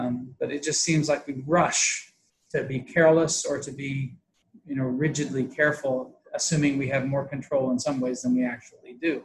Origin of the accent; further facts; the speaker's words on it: Missouri, United States; I came from Northwest Missouri